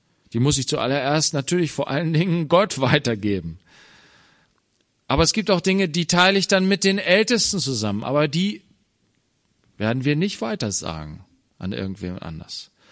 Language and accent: German; Germany; wir fühlen uns als Deutsche oft so weise und so klug.